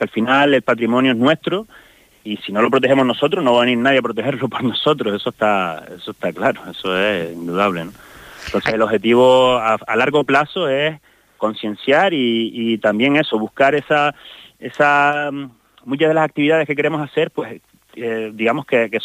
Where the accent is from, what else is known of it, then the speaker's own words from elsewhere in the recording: Canary Islands, Spain; aquí somos, los majoreros han sido pastores